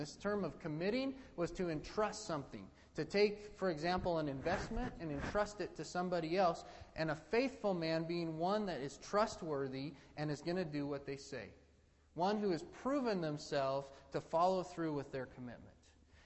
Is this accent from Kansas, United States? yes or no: no; Idaho, United States; I was going with a unit out of Washington. I was from Idaho, so I didn't know anybody there.